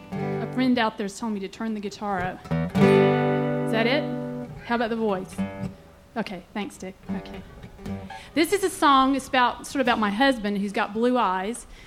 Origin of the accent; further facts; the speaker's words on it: Lake Wales, Florida, United States; from Lake Wales, Florida, and I'm excited to be here.